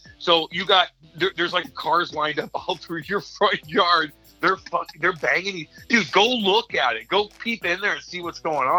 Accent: Eureka, Missouri, United States; I'm from Eureka, partner, and I'm getting groceries dropped off at my house.

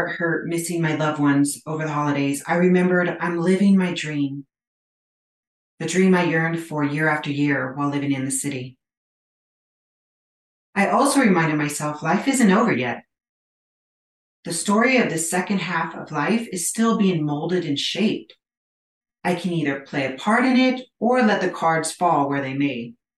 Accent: Arizona, United States; also born or lived in California; now in Wyoming, United States; This time of year has always been a bit rough for me because I'm from Arizona and California. And now I live in Wyoming, so I never knew snow before Wyoming.

